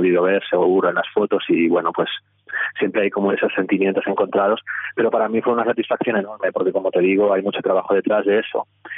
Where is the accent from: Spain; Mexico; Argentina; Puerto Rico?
Spain; un diario bastante conocido en España, en mi país, tuvimos esta crisis financiera en el país